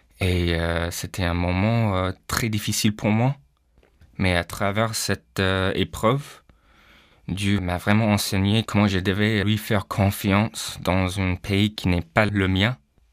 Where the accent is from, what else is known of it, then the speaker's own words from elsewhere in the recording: Canada; first language English; French is a second language; now in France; J'ai grandi au Canada et c'est un pays bilingue. Mais le problème, c'est que je parlais qu'anglais. J'ai appris un petit peu de français à l'école